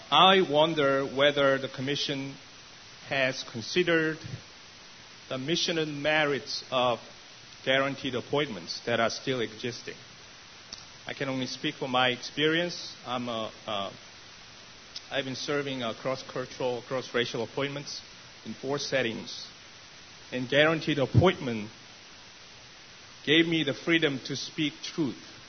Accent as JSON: {"language": "English", "region": "New England", "country": "United States", "said": "I'm from New England."}